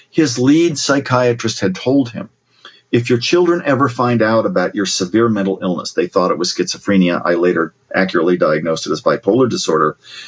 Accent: Columbus, Ohio, United States; So the brief version is, my sister and I, growing up in Ohio, Columbus, Ohio, our parents taught at Ohio State years ago, kind of an idyllic childhood, right?

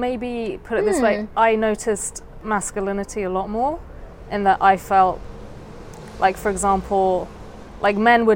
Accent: London, United Kingdom; I don't know if it's because I'm from London and maybe I'm used to it.

